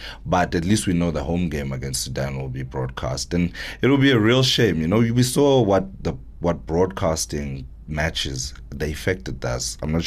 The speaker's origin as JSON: {"language": "English", "town": "East London", "region": "Eastern Cape", "country": "South Africa", "tie": "born or raised there", "said": "bigger than my neighborhood, Southernwood, where I grew up in East London."}